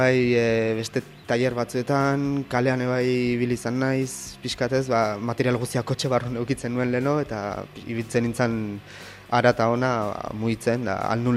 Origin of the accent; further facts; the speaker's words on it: Bayonne, Nouvelle-Aquitaine, France; Jaio nintzen iparraldean, baian itsasondoan, han egon nintzen 14 urtez